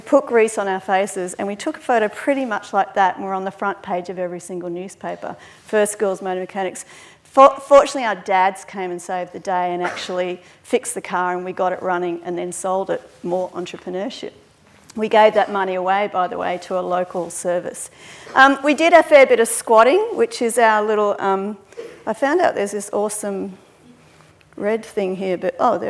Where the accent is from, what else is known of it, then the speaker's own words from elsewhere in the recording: Brisbane, Queensland, Australia; I come from Brisbane.